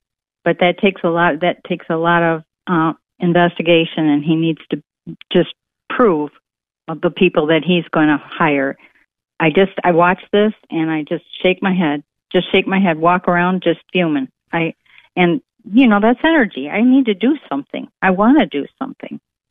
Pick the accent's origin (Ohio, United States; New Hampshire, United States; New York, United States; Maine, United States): Ohio, United States; Yeah, I'm from Ohio. We had great education when I was young, and this is not the country that I was raised in.